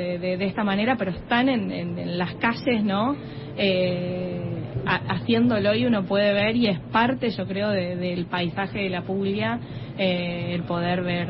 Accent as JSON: {"language": "Spanish", "country": "Argentina", "said": "Y siendo argentinos, ¿cómo podemos no ir?"}